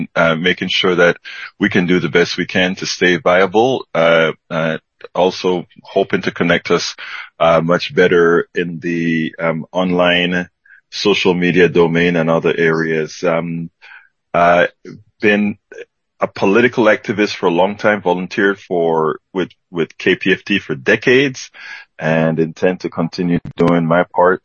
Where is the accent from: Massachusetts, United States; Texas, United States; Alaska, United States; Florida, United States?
Texas, United States; Houston; from Houston, Texas. I am on the LSV in Houston